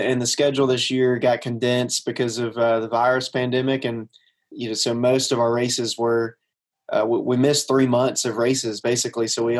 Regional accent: Munford, Alabama, United States; He started out in his 20s, and we grew up there in the Munford area. So really, really close, about 10 minutes away from the Super Speedway at Talladega.

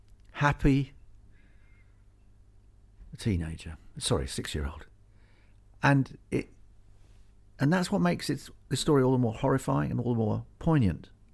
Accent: Greenock, Scotland, United Kingdom; born there; I was born on the Firth of Clyde, in Greenock, just down from Glasgow.

